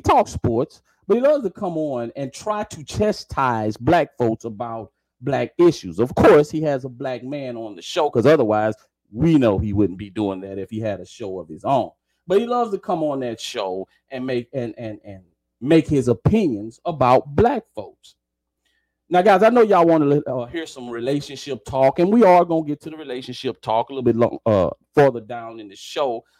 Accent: Deep South, United States; listen, man, I'm from the Deep South. I'm from way down yonder. I was raised right up the street from a sundown town.

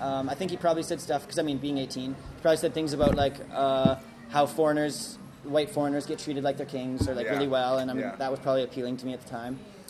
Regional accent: Salmon Arm, British Columbia, Canada; born there; was born in Canada. I was born in a place called Salmon Arm, British Columbia.

